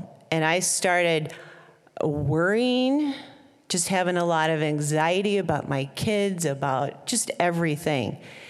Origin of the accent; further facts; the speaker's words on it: Peoria, Illinois, United States; I grew up in Peoria, Illinois. And at Halloween time in Peoria, they used to take these old, plain old 1920 houses and turn them into spook houses.